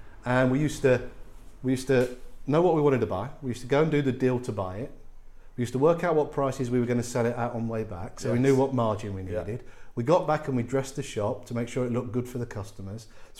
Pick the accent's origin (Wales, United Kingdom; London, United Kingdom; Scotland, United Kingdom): London, United Kingdom; I mean, I come from the East End